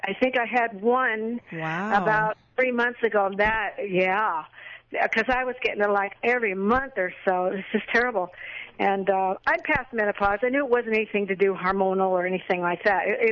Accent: Corona, California, United States; semi-retired and teach music, teach piano part-time and so forth, and I'm from Corona.

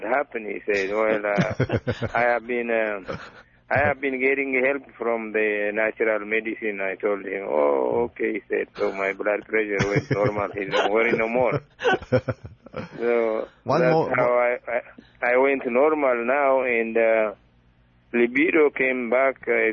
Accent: Ethiopia; I am from Ethiopia.

